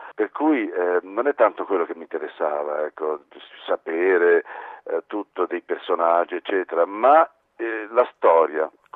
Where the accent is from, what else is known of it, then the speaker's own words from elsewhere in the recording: Emilia-Romagna, Italy; essendo io romagnolo di Ravenna e Rimini